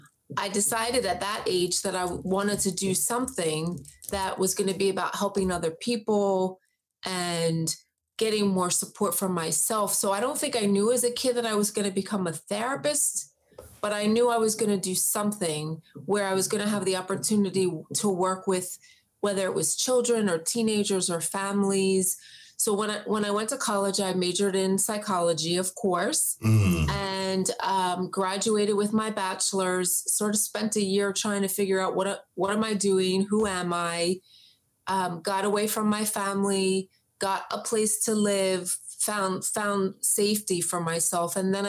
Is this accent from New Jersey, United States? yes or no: yes; New Jersey, United States; So I am from the South Jersey area. That's where I grew up. And then I moved out to the suburbs of PA in my early 20s.